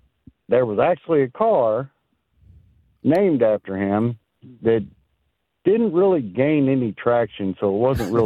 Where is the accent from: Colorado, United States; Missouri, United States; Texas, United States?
Texas, United States; Ezel; I'm from Ezel, Texas.